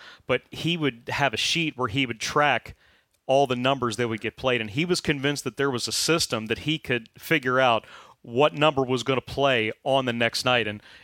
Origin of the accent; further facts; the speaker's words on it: Cumberland, Maryland, United States; the first time I ever did stats for the local radio station was the annual homecoming game in my hometown. The two public schools in Cumberland, Maryland, Allegheny High School and Fort Hill, they share the same home field